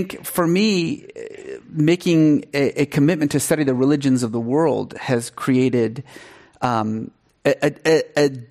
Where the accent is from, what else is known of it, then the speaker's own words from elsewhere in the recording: Iran; I grew up in Iran was sort of culturally Muslim